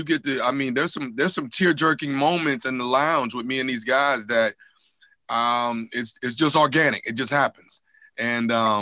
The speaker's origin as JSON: {"language": "English", "town": "Houston", "region": "Texas", "country": "United States", "tie": "born or raised there", "said": "This is my hometown, born and raised. So I really felt good about being able to show off my city"}